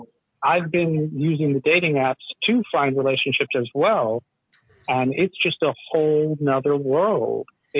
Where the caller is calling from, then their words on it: Atlanta, Georgia, United States; I'm calling from Atlanta.